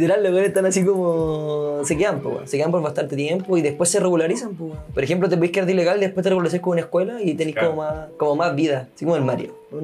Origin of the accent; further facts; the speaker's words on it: Chile; yo soy de Chile